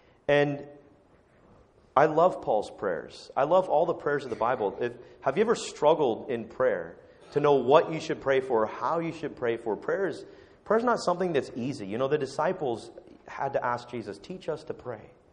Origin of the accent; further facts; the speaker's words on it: California, United States; now in Canada; maybe you don't know I'm not from Canada originally. Maybe you can tell by the accent. I don't know. From Southern California